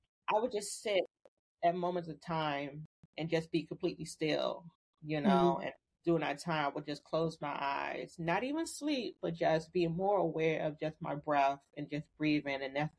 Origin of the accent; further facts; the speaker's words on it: Washington, District of Columbia, United States; So I am originally from Washington, D.C.